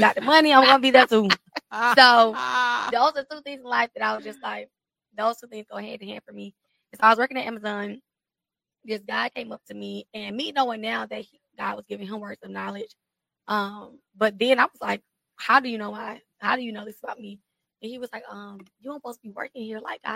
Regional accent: Atlanta, Georgia, United States; So, like I said in the bio, I'm from Atlanta. I'm from the East Side specifically.

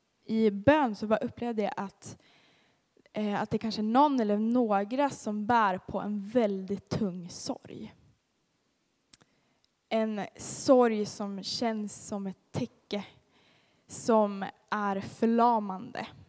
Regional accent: Umeå, Västerbotten County, Sweden; Jag kommer från Umeå, men jag har inte så mycket norrländsk dialekt, tyvärr.

